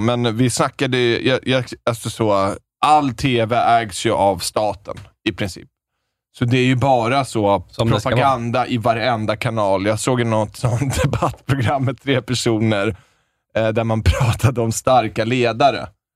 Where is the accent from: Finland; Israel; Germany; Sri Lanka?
Israel; now in Sweden; Men vad fan, det är mitt hemland.